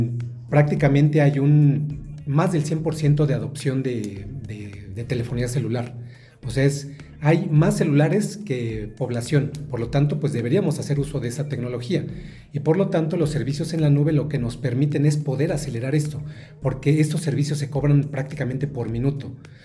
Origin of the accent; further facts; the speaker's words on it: Mexico; yo soy mexicano, entonces conozco mucho más de implementaciones mexicanas